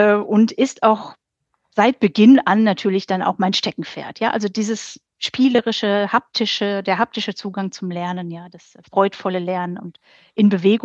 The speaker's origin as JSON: {"language": "German", "town": "Dortmund", "region": "North Rhine-Westphalia", "country": "Germany", "tie": "born there", "lives_now": "Berlin, Germany", "said": "geboren im Ruhrgebiet, im schönen Dortmund, wollte ich damals das Ruhrgebiet verlassen."}